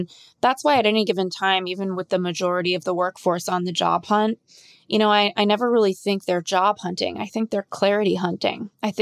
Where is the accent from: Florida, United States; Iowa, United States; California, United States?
California, United States; now in New York City, United States; I live in New York City, but I'm from California.